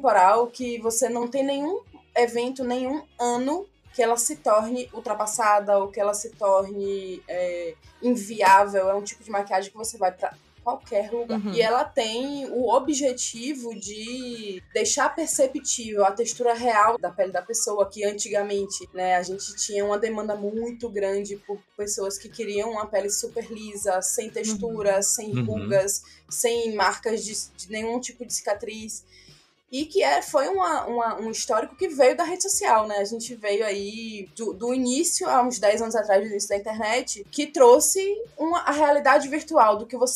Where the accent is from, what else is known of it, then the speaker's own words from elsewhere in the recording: Salvador, Bahia, Brazil; eu sou daqui de Salvador, trabalho com maquiagem aí há uns 5 anos, mais ou menos.